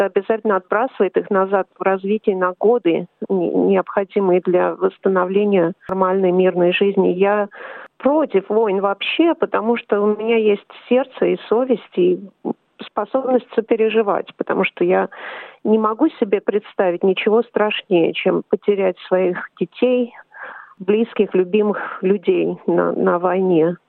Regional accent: Moscow, Russia; moved away as an adult; now in Canberra, Australia; Я родилась и выросла в Москве. училась в Московском государственном университете. Сюда, в Австралию, приехала в аспирантуру, учиться в аспирантуре в 1996 году.

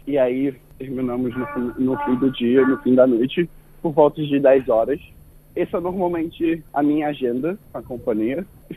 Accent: Brazil; now in Sydney, Australia; Acho que é algo que, como brasileiro, eu já sabia que iria acontecer.

